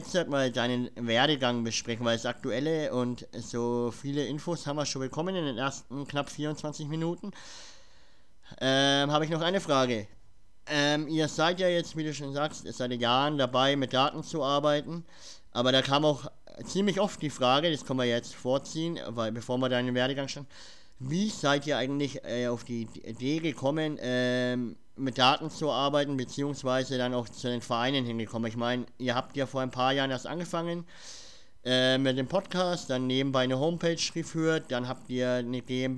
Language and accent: German; Nuremberg, Bavaria, Germany; weil ich komme ja aus Bayern, also Nürnberg